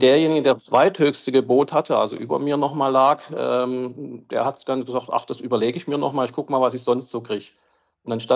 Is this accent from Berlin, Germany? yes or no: no; Backnang, Baden-Württemberg, Germany; Ich komme aus der Nähe von Stuttgart, also 30 Kilometer nördlich, Backnang heißt der Ort. Bin dort auch aufgewachsen, aber dann schon zum Studium eigentlich weggegangen. Also nach, wie ich ja gesagt hatte, nach Baden, dann nach Karlsruhe und von dort aus praktisch immer weitergezogen.